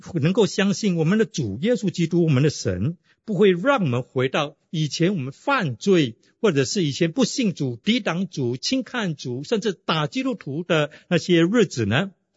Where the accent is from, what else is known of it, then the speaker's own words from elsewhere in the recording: Fujian, China; 我是福建人。